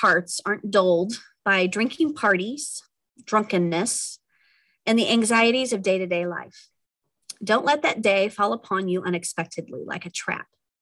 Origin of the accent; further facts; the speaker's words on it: Midwest, United States; I'm the Midwesterner in this conversation.